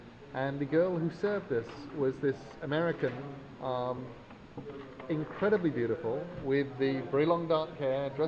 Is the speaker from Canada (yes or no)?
no; England, United Kingdom; Shut up, because we're English.